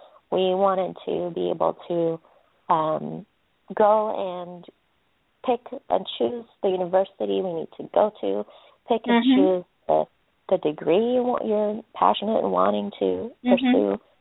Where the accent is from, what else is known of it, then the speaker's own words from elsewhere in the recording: Jordan; moved away; And I grew up in Jordan, and my family is Muslim.